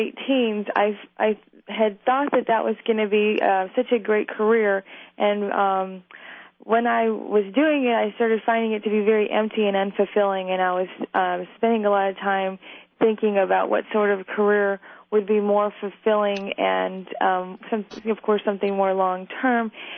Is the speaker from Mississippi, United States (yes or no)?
yes; Mississippi, United States; Well, I grew up in southern Mississippi, the area that just got hit by Hurricane Katrina.